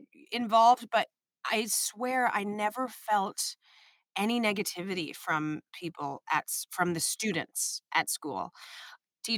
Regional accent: New York City, New York, United States; And the fact that I was from New York City and we were going to this kind of like suburban, tiny, tiny campus, it was a really jarring kind of strange transition for me.

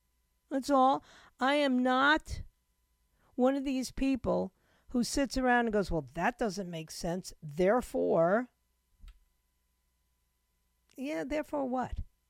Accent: New York, United States; You got martial law in the subways of my hometown, New York.

